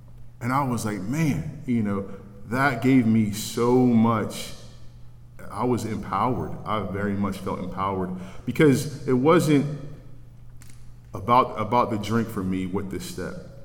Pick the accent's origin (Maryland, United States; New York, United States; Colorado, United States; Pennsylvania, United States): Pennsylvania, United States; Pittsburgh; also born or lived in Mount Holly, New Jersey; And I grew up in Pittsburgh, but we lived in New Jersey for 2 years as a little boy in a project.